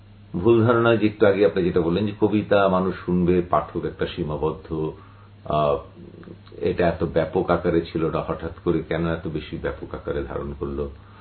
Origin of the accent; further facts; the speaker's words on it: Bangladesh; আমাদের বাঙালির মধ্যে এই কবিত্বটা অনেক বেশি